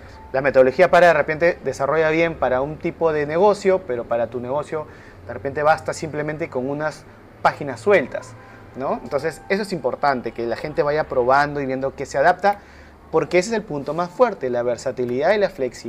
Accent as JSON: {"language": "Spanish", "country": "Peru", "said": "no teníamos presencia todavía como comunidad peruana"}